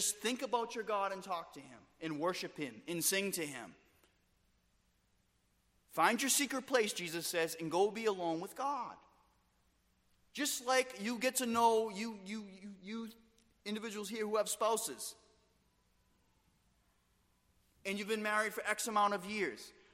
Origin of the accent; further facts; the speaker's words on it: United States; We like to think as Americans it's our divine right. As Americans, it's like, you know, I'm an American citizen.